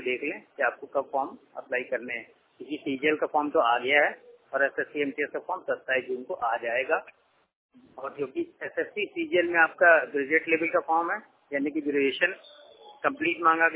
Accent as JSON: {"language": "Hindi", "town": "Kanpur", "region": "Uttar Pradesh", "country": "India", "tie": "born or raised there", "said": "उत्तर प्रदेश कानपुर से बात कर रहा हूँ। यानी कि जो मेरा शहर है वो मैं कानपुर है और स्टेट मेरा यूपी यानी कि उत्तर प्रदेश।"}